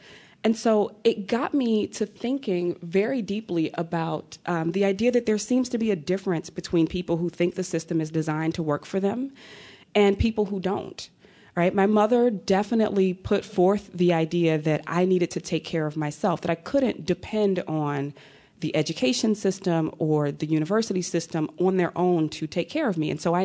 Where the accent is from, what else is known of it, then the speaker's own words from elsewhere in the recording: Atlanta, Georgia, United States; So as a child, I grew up in Atlanta, Georgia, and I was an anomaly